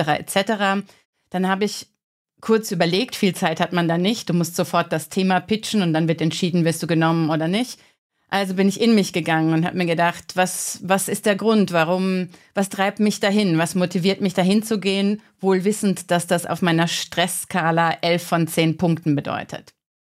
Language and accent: German; Karlsruhe, Baden-Württemberg, Germany; born there; Letzte Woche war ich gerade in meiner Geburtsstadt Karlsruhe in Hotel Mama zu Gast.